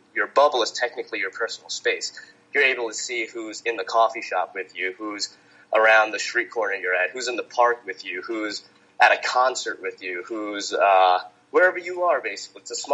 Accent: New York City, New York, United States; Like, I grew up in New York City.

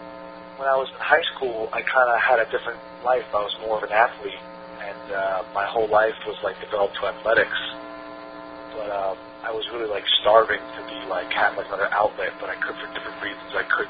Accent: New York, United States; when I'm a kid from New York, so, like, I grew up on, like, you know, like hardcore music and just big rock and roll

